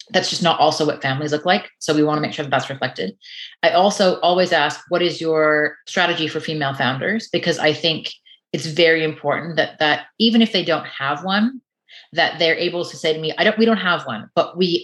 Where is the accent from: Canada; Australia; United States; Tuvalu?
Canada; now in Ireland; I'm from Canada, I'm not Irish, I've been here for 3 years.